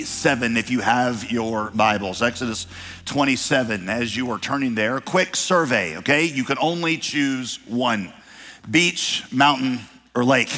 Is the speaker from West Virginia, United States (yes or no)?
yes; West Virginia, United States; I am from West Virginia, after all, so